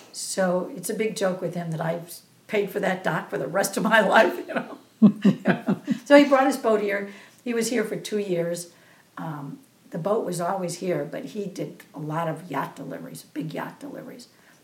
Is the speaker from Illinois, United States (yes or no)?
yes; Chicago, Illinois, United States; many of my friends that I grew up with in the Chicago area married in that community